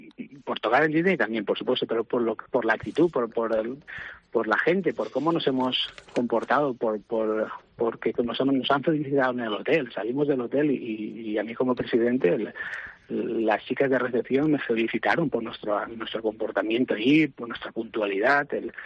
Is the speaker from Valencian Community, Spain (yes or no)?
yes; Valencia, Valencian Community, Spain; Valencia, sí, Valencia, la buena, claro.